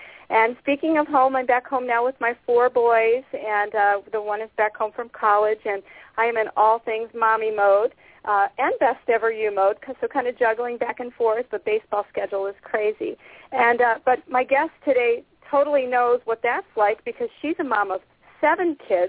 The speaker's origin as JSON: {"language": "English", "region": "Iowa", "country": "United States", "lives_now": "Portland, United States", "said": "I was in Iowa and Minnesota, mostly Iowa, and it was so great to be back home in the Quad"}